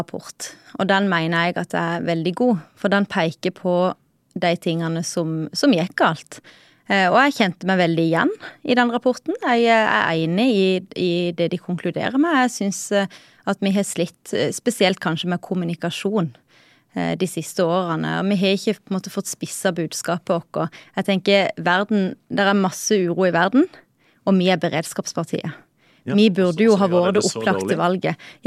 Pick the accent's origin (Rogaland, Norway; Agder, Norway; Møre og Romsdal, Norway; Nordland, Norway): Agder, Norway; Åseral; now in Froland, Norway; jeg kommer fra Åseral, jeg er født og oppvoksen på Josland, som mange kjenner som en sånn vintersportplass. Jeg kommer fra en syskenflokk på 5, oppvoksen på gard, som mange i Senterpartiet er. Og så bor jeg i Froland.